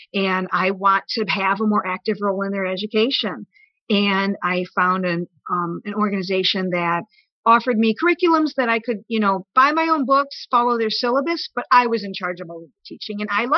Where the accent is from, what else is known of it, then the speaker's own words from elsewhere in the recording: Bloomingdale, Illinois, United States; now in Northwest Indiana, United States; So growing up in Illinois, spent most of my time in the suburban Chicagoland suburbs, and again, grew up in Bloomingdale, and then went to college out in Joliet.